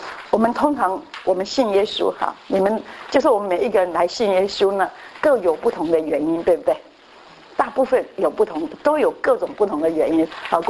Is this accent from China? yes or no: no; Taiwan; 我们台湾人哈